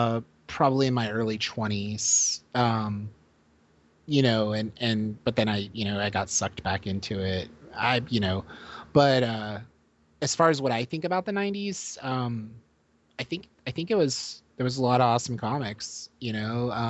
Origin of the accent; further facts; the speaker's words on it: Florida, United States; born there; because I was born in Florida, so we had that SeaWorld water ski show.